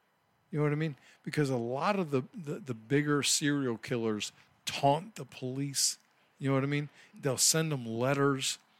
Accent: United States; I'm, you know, I'm an American, man.

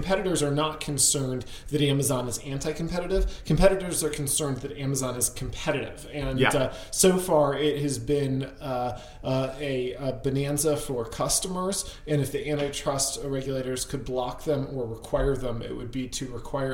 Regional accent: Connecticut, United States; especially my home state of Connecticut, they are bankrupt for all intents and purposes

